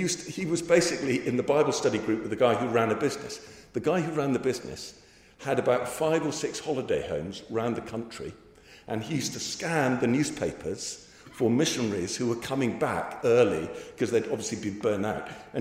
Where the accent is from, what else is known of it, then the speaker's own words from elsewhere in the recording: England, United Kingdom; I'm only doing it, well, I'm English, so I don't like to talk about money.